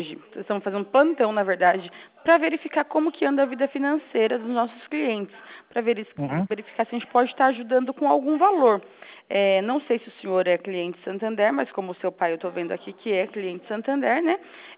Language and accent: Portuguese; São Roque, São Paulo, Brazil; Ah, sou de São Roque também.